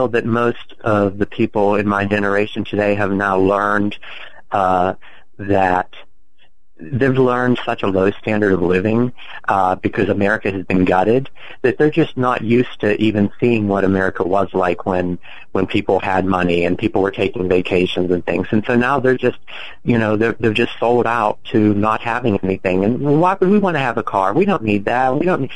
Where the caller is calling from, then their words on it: Pittsburgh, Pennsylvania, United States; I'm in Pittsburgh, Pennsylvania.